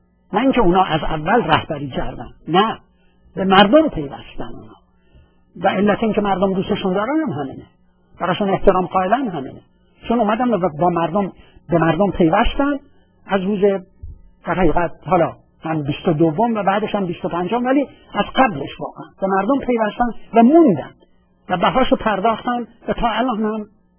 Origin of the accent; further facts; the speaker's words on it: Iran; اینجا من به عنوان یه ایرانی